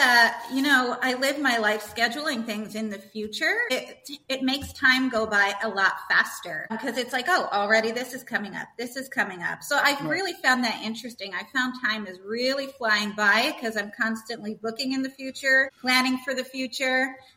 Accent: New Jersey, United States; moved away as an adult; now in Costa Rica; I am from New Jersey. I sold all of my stuff last year about this time, and I moved over to Costa Rica.

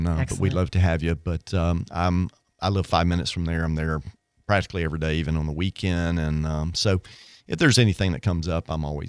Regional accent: Mississippi, United States; I'm from Northeast Mississippi, around

